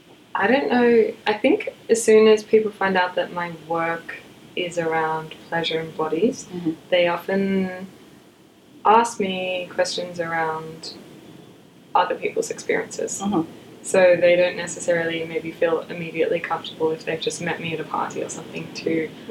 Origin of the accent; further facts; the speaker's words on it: Australia; now in Oakland, United States; And I am Australian, but I now live in Oakland, California.